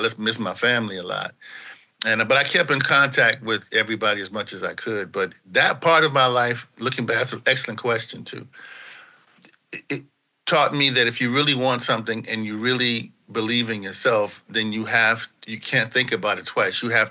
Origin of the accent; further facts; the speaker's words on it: El Centro, California, United States; Scary as hell. I had never lived outside Imperial